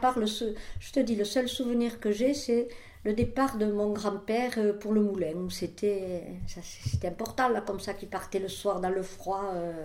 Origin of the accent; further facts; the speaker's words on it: Villeneuve-la-Comtale, Occitanie, France; je suis née en 1941 à Villeneuve-la-Comtale. J'habitais à Villeneuve, donc avec mes parents, place Carnot, avec mes parents et mes grands-parents paternels, place Carnot.